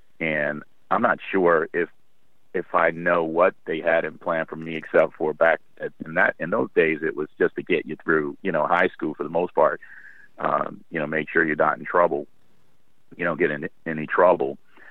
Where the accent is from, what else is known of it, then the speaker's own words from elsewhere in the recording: Washington, D.C., District of Columbia, United States; born there; Well, I was born in the Washington, D.C. metropolitan area.